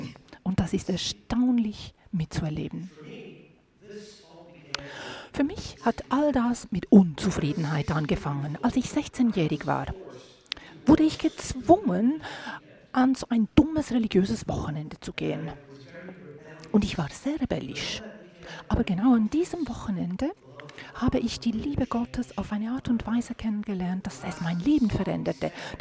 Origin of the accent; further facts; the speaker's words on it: Nova Scotia, Canada; German is a second language; Ich bin aus Neuschottland, Kanada.